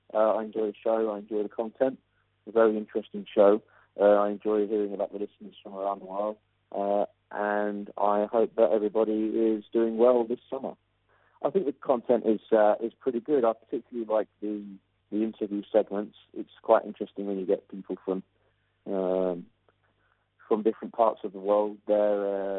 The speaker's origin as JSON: {"language": "English", "town": "Leicester", "region": "East Midlands", "country": "United Kingdom", "said": "I'm from Leicester in England."}